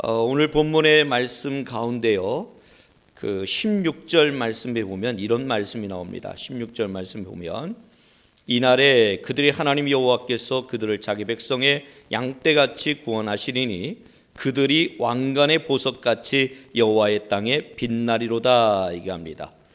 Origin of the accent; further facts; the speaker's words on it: Buyeo, South Chungcheong, South Korea; 수련회를 간 장소는 제가 태어나서 자란 부여, 충남 부여를 다녀왔습니다.